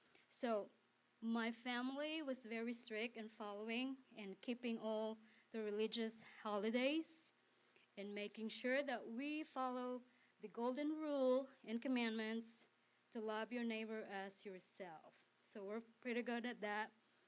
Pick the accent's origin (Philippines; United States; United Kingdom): Philippines; born there; I was born in the Philippines in a very devout Catholic family.